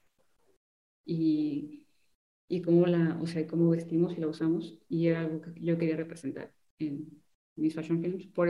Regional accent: Guadalajara, Jalisco, Mexico; yo soy de Guadalajara, no de Ciudad de México

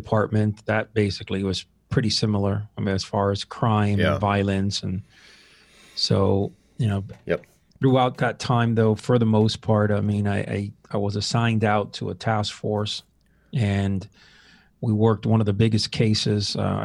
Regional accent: Miami, Florida, United States; also born or lived in Seville, Spain; So I grew up in Miami.

